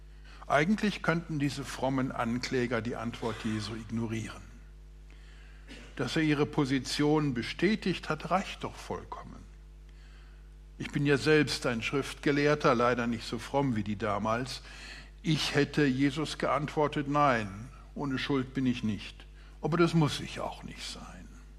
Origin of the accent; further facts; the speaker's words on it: Baden-Württemberg, Germany; Aber auch bei uns hier im Schwabenland gibt es solche, die mir zu ernst oder nicht ernst genug